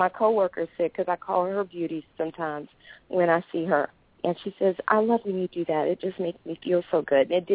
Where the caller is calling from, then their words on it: Atlanta, Georgia, United States; from Atlanta.